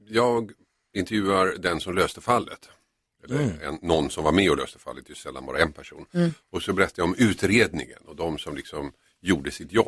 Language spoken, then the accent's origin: Swedish; Finland; Nej, vet jag är från Finland.